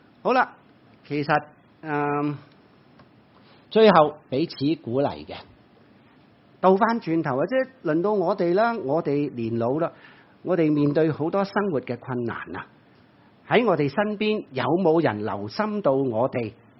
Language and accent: Cantonese; China; 你没有想过我们中国人婆媳的关系可能是很论尽